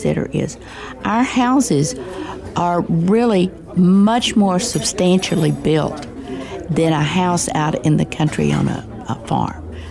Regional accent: Texas, United States; I grew up in Jack County, and the county judge out there puts on Facebook if there's a storm coming

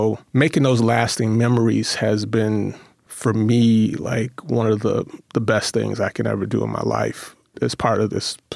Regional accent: Chicago, Illinois, United States; now in Milwaukee, United States; I'm not a native Milwaukee, and I'm from Chicago originally, and I lived in Chicago mostly all my life, except for, you know, college stints.

